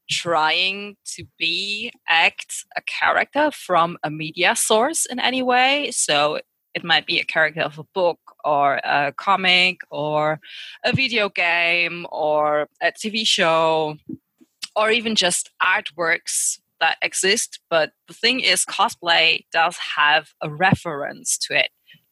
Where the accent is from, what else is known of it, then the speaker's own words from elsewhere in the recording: North Rhine-Westphalia, Germany; From Germany, near Cologne.